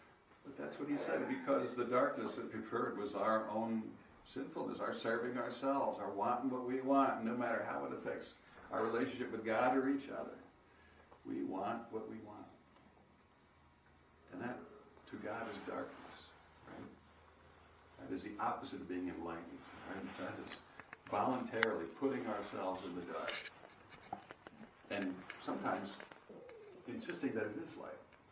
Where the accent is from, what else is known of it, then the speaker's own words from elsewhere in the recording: New York City, New York, United States; Growing up around New York City, it's like if we park somewhere at night, where do we park? By the streetlight.